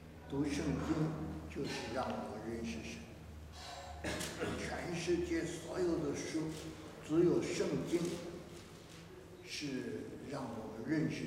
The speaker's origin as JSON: {"language": "Chinese", "country": "China", "said": "我们中国人认识的神、认识的菩萨，都那都小得不得了"}